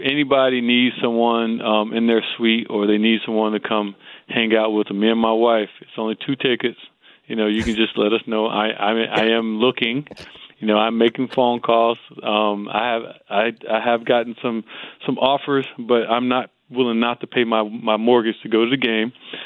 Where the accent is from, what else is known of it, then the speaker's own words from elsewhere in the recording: Lauderdale Lakes, Florida, United States; I'm from Lauderdale Lakes.